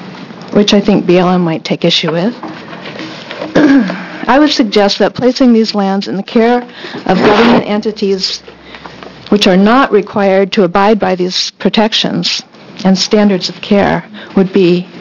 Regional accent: Cottage Grove, Oregon, United States; from Cottage Grove. I'm a resident of Lane County, not affiliated with any organizations here.

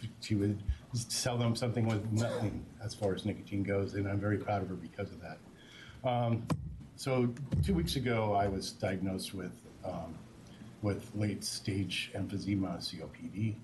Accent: Grants Pass, Oregon, United States; I'm from Grants Pass, Oregon.

